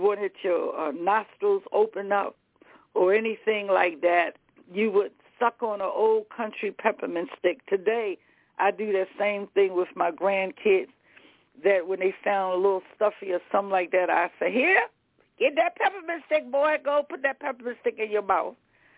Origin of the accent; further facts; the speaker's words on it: the South, United States; I told you I'm from the South.